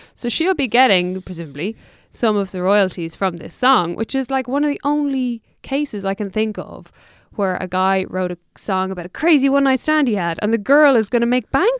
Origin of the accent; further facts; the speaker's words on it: Ireland; I don't find it like offensive as an Irish person.